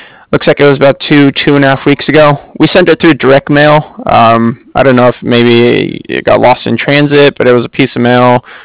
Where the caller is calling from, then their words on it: San Diego, California, United States; I'm calling from San Diego.